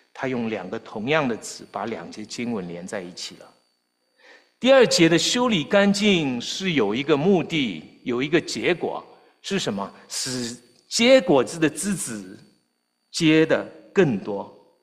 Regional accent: Shanghai, China; now in United States; 那我是在城市里长大，我在上海长大

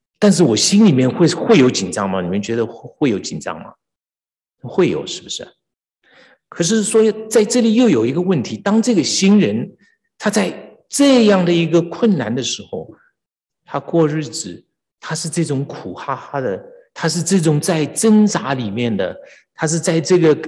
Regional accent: China; 我们从大陆来的就知道这个字，台湾怎么讲？

